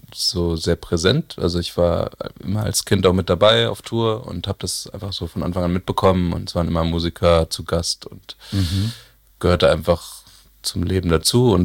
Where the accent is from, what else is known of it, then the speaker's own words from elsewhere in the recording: Hagen, North Rhine-Westphalia, Germany; born there; ich bin in Hagen geboren.